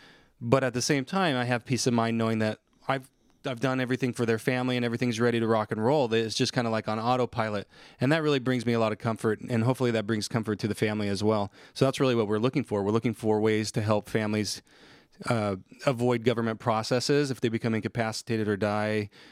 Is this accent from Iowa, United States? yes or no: no; Willcox, Arizona, United States; also born or lived in Basin City, Washington; And then ultimately he moved down, he moved the family down to Wilcox, Arizona. And that's where I really grew up. I consider that's where I grew up.